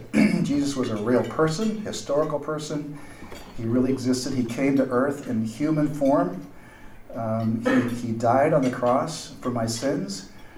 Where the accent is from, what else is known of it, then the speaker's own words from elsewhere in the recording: Kawagoe, Saitama, Japan; I was born there and lived in a city called Kawagoe in Saitama-ken, which is northwest of Tokyo, and spent 17 years there. My parents were career missionaries, and they went to Japan in 1948.